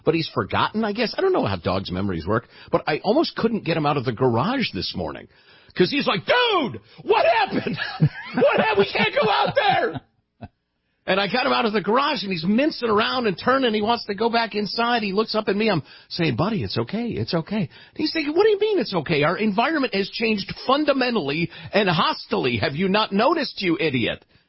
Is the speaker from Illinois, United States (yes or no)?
yes; Chicago, Illinois, United States; I grew up in Chicago.